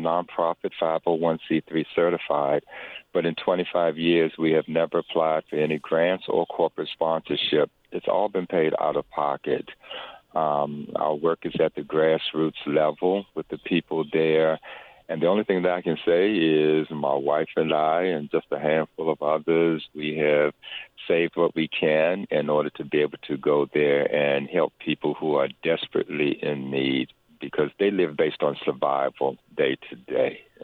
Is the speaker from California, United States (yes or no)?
no; Washington, District of Columbia, United States; I was born in Washington, D.C., born and raised.